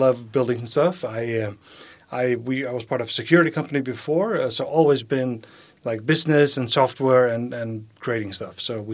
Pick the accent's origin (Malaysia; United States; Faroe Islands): Faroe Islands; I grew up almost in the UK. So I'm from the Faroe Islands, which is just north